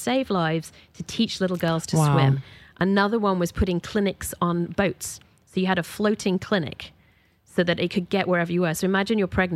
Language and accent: English; United Kingdom; I think as a Brit, traveling in these places is always difficult